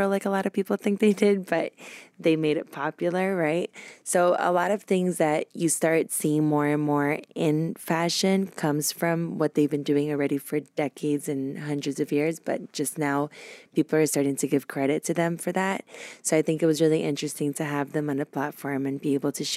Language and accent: English; Brazil; So I was born in Brazil